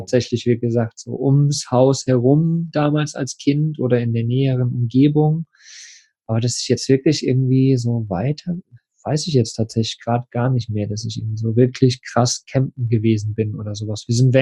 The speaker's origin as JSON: {"language": "German", "town": "Plauen", "region": "Saxony", "country": "Germany", "tie": "born or raised there", "said": "ich bin im Plauen groß geworden."}